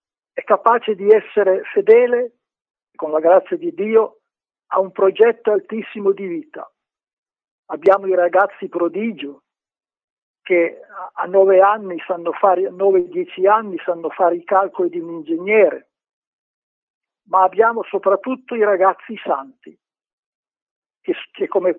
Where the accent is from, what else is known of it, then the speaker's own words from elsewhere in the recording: Piedmont, Italy; figlio della mia terra, del Monferrato, delle Langhe, dell'Astigiano e dell'Albese